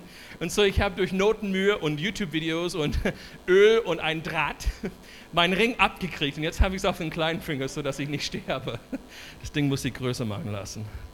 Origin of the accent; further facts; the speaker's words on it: United States; German is a second language; Ich bin ursprünglich Amerikaner, nicht nur ursprünglich, ich bin immer noch. Kann nebenher einfach Deutsch sprechen.